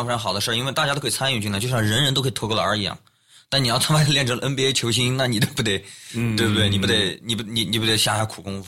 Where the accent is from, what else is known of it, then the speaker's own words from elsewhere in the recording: Chengdu, Sichuan, China; also born or lived in Guiyang; 因为我跟王小福是老乡，然后我们的贵阳人，我是贵阳出生的嘛，但是我在成都长大的。